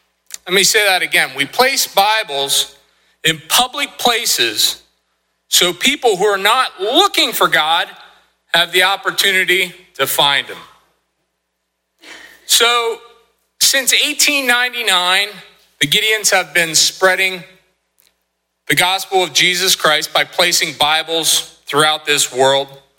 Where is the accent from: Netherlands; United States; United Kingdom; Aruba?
United States; Middleburg, Pennsylvania; I grew up in Middleburg, went to Midwest School District.